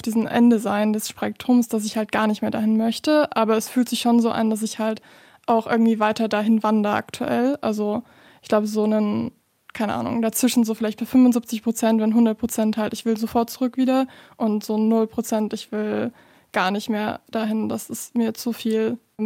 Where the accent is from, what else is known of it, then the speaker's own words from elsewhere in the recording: Saxony, Germany; now in Dresden, Germany; Also ich komme auch ursprünglich aus Westsachsen